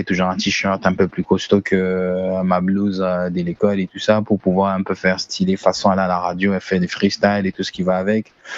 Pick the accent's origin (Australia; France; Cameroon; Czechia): Cameroon; Bafoussam, West; Donc, pour moi, je considère l'ouest comme étant l'endroit où j'ai grandi, mon adolescence et tout ça. Donc, Bafoussam reste une ville de cœur qui n'a pas de pareil pour moi.